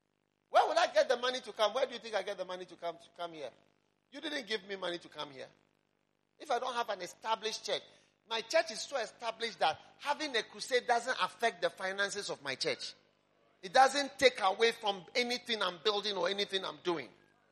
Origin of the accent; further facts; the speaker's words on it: Switzerland; I'm from Switzerland also. My mom is Swiss. Swiss mountains, since I was a child, taken to the mountains, the Alps.